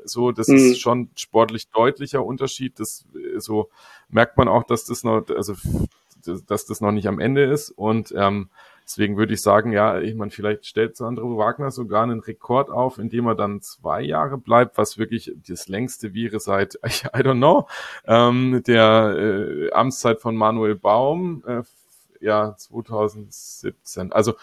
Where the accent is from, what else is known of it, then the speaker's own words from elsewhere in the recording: Augsburg, Bavaria, Germany; Also sind wir Augsburger grundsätzlich Pessimisten genug